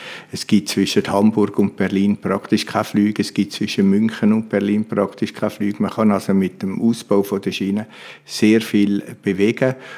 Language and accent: German; Rümlang, Zurich, Switzerland; ich komme aus Rümlang